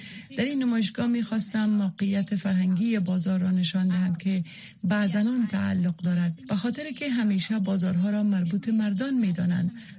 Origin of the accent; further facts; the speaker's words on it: Afghanistan; moved away; خاطرات شکننده من پس از آنکه افغانستان را در 1996 ترک کردم